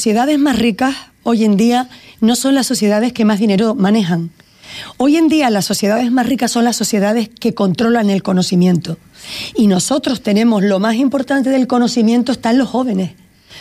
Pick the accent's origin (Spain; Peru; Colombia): Spain; Canary Islands; somos canarios, majoreros